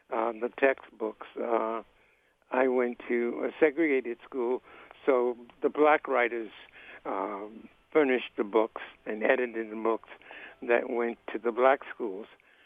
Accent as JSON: {"language": "English", "town": "Birmingham", "region": "Alabama", "country": "United States", "tie": "born or raised there", "moved": "yes", "said": "I grew up in Birmingham, Alabama, from 1933 to 1948, I think."}